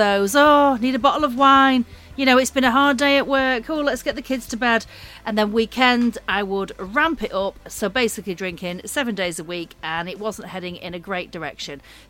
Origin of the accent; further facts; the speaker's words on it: North West England, United Kingdom; I am from Lancashire in the northwest of England. I'm hurtling towards 50. It's horrific. 48 years old.